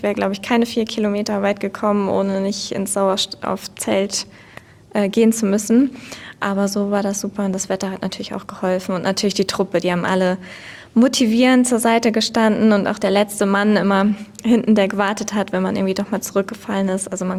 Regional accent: Bremen, Germany; Ich komme aus der Nähe von Bremerhaven

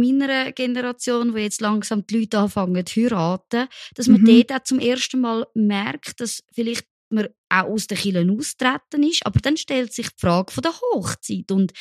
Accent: Zurich, Switzerland; ich komme aus Zürich, das sind nicht Katholiken, die Zürcher Familie.

